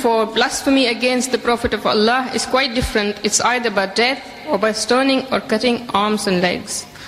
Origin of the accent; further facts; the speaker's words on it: United Kingdom; I'm a British Muslim.